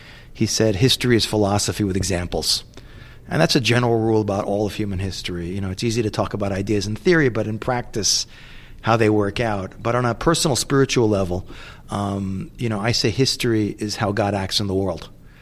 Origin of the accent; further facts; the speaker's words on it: United States; now in Israel; Well, actually, I was born in the States. I grew up there. I went to university in America, went to Vassar. And my journey back to Israel is quite circuitous.